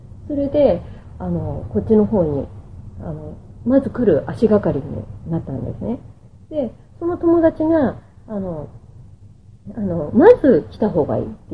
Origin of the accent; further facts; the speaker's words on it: Otaru, Hokkaido, Japan; moved away as an adult; also born or lived in Tokyo; い時から小樽だったんだけど、多分、小樽という土地が合わなかったせいか、寂しくて仕方なかった、子供の時から、そこにいること自体がすごい寂しくて仕方ない、っていうふうに思ってたのですよ。